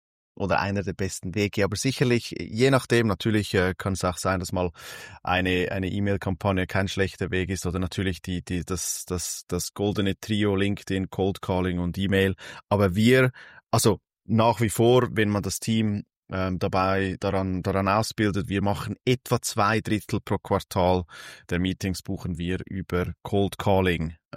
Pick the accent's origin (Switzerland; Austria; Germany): Switzerland; ich bin aus der Schweiz